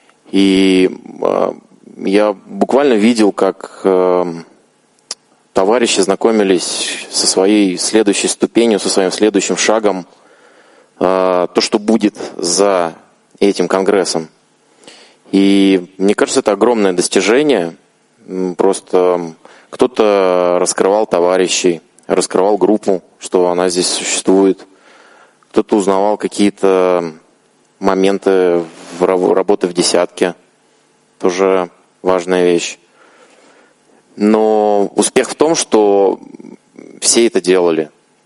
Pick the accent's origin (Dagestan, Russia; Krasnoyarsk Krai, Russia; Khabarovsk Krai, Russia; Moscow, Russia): Moscow, Russia; Я из Москвы, но прилетел сейчас из Татарстана.